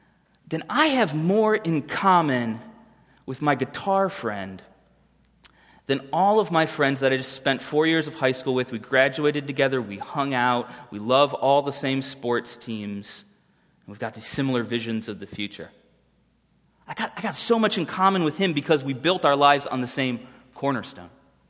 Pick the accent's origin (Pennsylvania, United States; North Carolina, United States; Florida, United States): Florida, United States; Miami; And even though I grew up in Miami and took 4 years of Spanish in high school